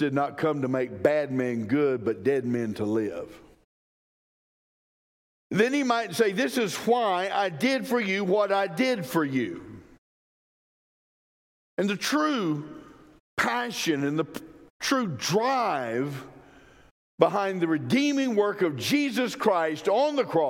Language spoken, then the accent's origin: English; Brooks County, United States; because I grew up in Brooks County, and when I go back, some people know me.